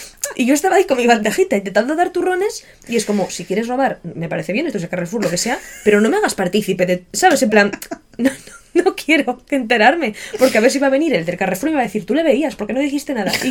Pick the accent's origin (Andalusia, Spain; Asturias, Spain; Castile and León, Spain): Asturias, Spain; señor, es que yo soy de Asturias.